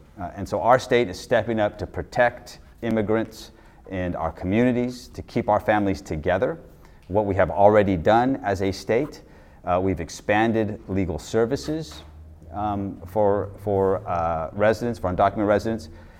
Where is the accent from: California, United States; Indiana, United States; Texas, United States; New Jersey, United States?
California, United States; I grew up in Almaden Vineyards in Piscinas, not far from here. I come from a family of immigrant farm workers. Who immigrated here from Mexico in the early 60s.